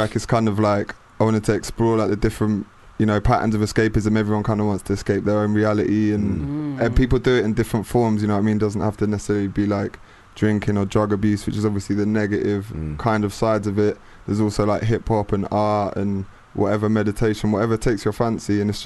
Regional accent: Herne Hill, London, United Kingdom; From Herne Hill, South London.

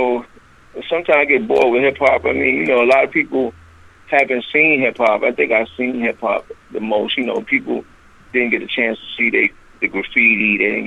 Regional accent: New York, United States; I grew up in the Bronx where all the stuff evolved from

